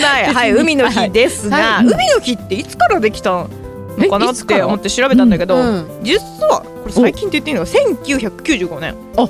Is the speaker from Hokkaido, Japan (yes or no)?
no; Nara, Japan; 私の出身地でございます、はい、奈良県って、はい、あのご存知の通り、ご存知かどうか存じておりませんが、海がないじゃないですか。